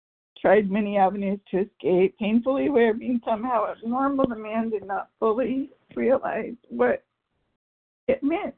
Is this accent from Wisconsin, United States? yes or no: no; California, United States; I'm from California on vacation in Florida this week.